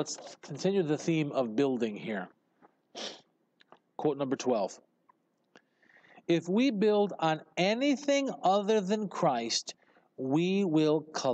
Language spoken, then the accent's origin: English; Colorado, United States; We used to go, growing up in Colorado as a Boy Scout, all of our camping was in the mountains.